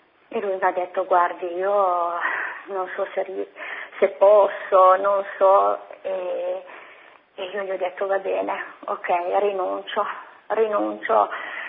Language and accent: Italian; Piedmont, Italy; noi siamo di Neide, provincia di Cuneo